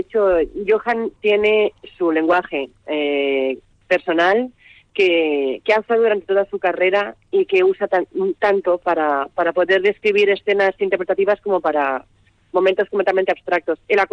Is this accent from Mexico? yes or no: no; Spain; Yo soy española, hay otro español más